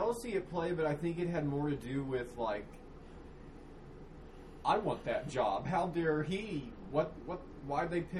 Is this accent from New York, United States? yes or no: no; Dallas, Texas, United States; I grew up in Preston Hollow in Dallas. It's the most exclusive enclave there. And the money was no object.